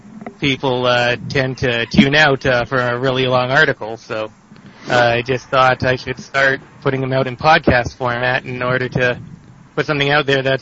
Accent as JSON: {"language": "English", "country": "Canada", "tie": "born or raised there", "said": "I'm a Canadian, actually, born and raised Canadian. My father's from India."}